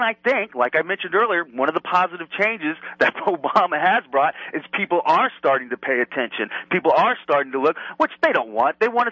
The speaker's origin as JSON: {"language": "English", "region": "Florida", "country": "United States", "tie": "born or raised there", "said": "I'm a gun owner. I'm a country boy from Florida. I grew up hunting. I live on a ranch."}